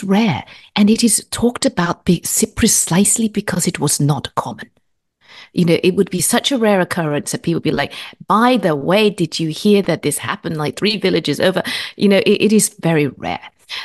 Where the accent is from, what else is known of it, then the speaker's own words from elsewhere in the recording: Malaysia; so I'm originally from Malaysia, but I'm ethnically Chinese. And so I'm a fourth generation Malaysian of Chinese descent, which means my family's been around in Malaysia for a long time.